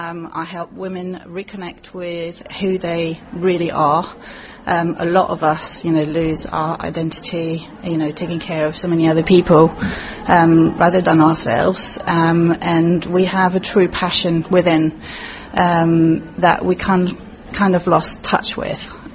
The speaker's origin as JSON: {"language": "English", "country": "France", "second_language": "English", "moved": "yes", "said": "I'm originally from France, but I've been in this country for about 16 years."}